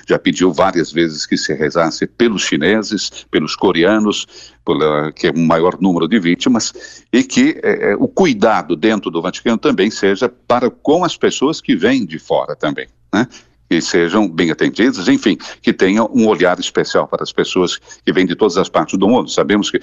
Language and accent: Portuguese; Guarapuava, Paraná, Brazil; now in Rome, Italy; Eu sou do Paraná, Guarapuava. Segundo dizem os meus amigos, é a cidade mais gaúcha fora do Rio Grande do Sul. E posso dizer que quando eu vim para Roma, eu trouxe a minha bombacha